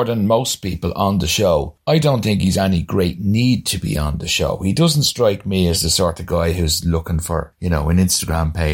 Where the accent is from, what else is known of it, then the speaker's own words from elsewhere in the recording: Ireland; Try being Irish. Everybody has rejection as a child if you're Irish.